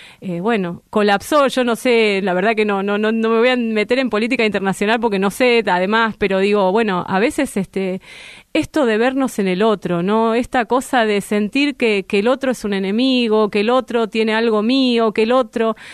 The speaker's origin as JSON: {"language": "Spanish", "country": "Argentina", "said": "es un buen momento como para madurar como argentinos"}